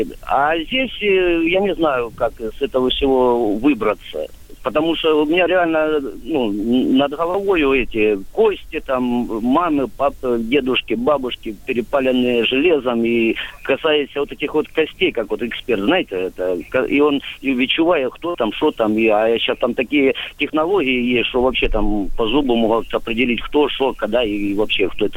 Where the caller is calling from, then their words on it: Lyman, Donetsk Oblast, Ukraine; из Лиману, это, ну...